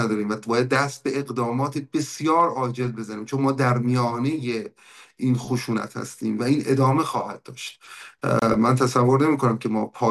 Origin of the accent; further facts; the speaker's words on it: Iran; من که به عنوان یه ایرانی واقعا از خدا میخوام